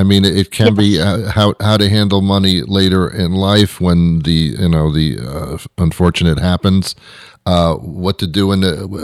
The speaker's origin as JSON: {"language": "English", "region": "New York", "country": "United States", "tie": "born or raised there", "said": "I grew up in New York, and I listened to WOR, and there were money talk."}